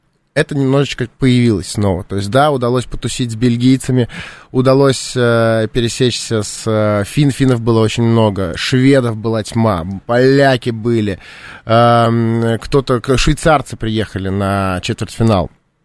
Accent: Saint Petersburg, Russia; Я сам из Питера, я там 23 mm-hmm. года прожил

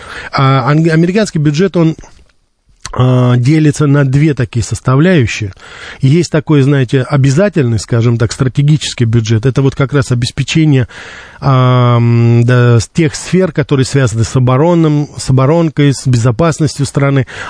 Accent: Russia; Говорю, так вы из России? Я говорю, да, вы знаете, я из России. А где вы так хорошо научились говорить по-английски? Я говорю, вы знаете, в России.

